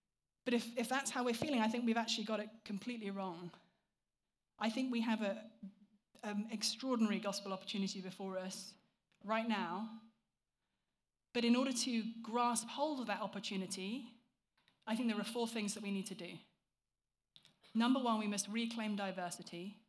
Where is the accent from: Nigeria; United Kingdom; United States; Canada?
United Kingdom; England; because I'm English, we have this sort of congenital problem